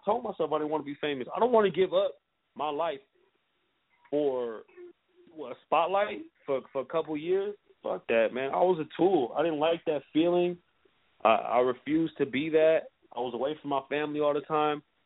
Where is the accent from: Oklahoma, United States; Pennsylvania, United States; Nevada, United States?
Nevada, United States; Las Vegas; also born or lived in New York; That's where I'm from. I'm from New York originally, but, you know, I grew up on the east side of Vegas